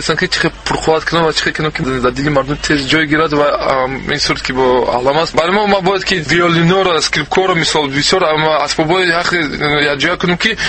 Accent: Tajikistan; از بس که ما تاجیکستانی هستیم

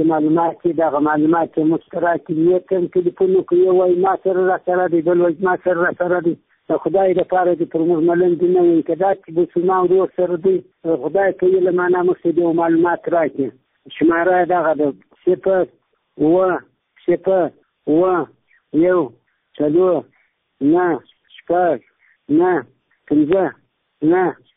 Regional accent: Kandahar, Afghanistan; زه د کندهار د ولایت یم د جړی ولسوالۍ اوسېدونکی یم.

